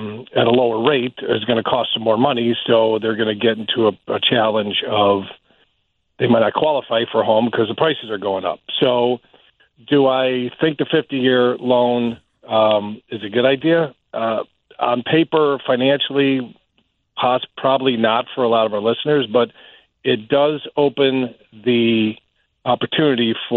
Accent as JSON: {"language": "English", "region": "New York", "country": "United States", "lives_now": "Chicago, United States", "said": "When I moved to Chicago from New York, my parents moved out here in 1972, we looked at homes in Buffalo Grove."}